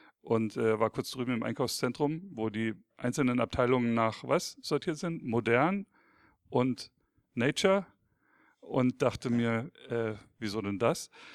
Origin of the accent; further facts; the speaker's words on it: Schramberg, Baden-Württemberg, Germany; Also ich bin in Schramberg groß geworden, ungefähr so 80 Kilometer südlich, auf der A81, dann irgendwann im Niemandsland nach rechts weg.